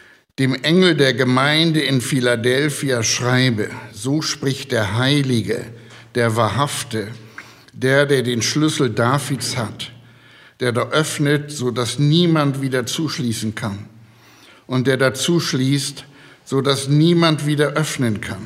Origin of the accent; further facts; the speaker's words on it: Hamburg, Germany; now in Switzerland; Gesagt wurde, wir kommen aus der Schweiz. Das stimmt. Und trotzdem, wir sind Hamburger. Wir kommen aus Hamburg, aus der Freien Evangelischen Gemeinde. Damals, vor 54 Jahren, sind wir in die Schweiz gegangen.